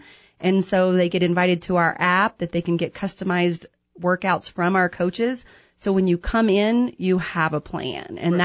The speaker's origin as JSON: {"language": "English", "region": "Arkansas", "country": "United States", "accent": "drawl", "said": "Well, I am from Arkansas, so if you start to hear a little bit of a drawl, that is why."}